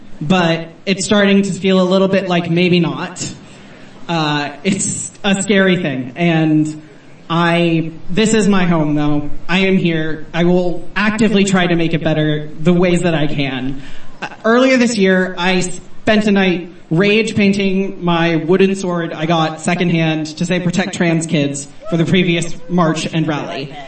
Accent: Kansas, United States; I am, as you can probably hear, originally from the U.S. I'm from Kansas, right in the middle of the Bible Belt, though I've been here longer than I can remember.

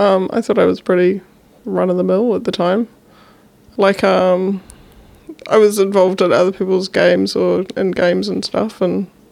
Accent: Wellington, New Zealand; I grew up mostly on the Kapiti Coast. I have a middle-class background.

